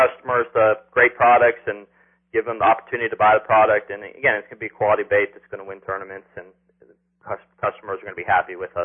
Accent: Florida, United States; Yeah, I grew up in Florida and fished Gambler, a long time

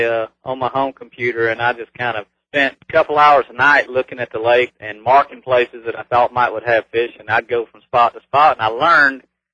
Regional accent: Florida, United States; I'm from Florida, and when you fish over 4 foot deep down there, you're in some deep, deep water.

